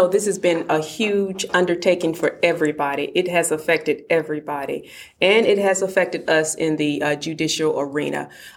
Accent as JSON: {"language": "English", "region": "Alabama", "country": "United States", "said": "I'm from Alabama, but I remember being outside playing in the dirt, and I've always said, I want to be a judge."}